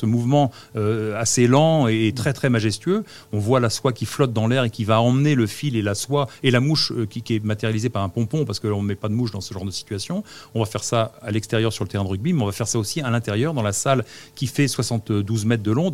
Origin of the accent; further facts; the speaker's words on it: Saumur, Pays de la Loire, France; À chaque fois que je reviens, je rentre chez moi à Saumur, j'arrive, je vois le château, je vois la Loire